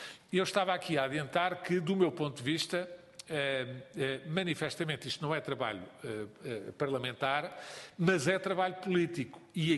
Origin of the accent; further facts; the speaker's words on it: Cascais, Lisbon, Portugal; eu sou de Cascais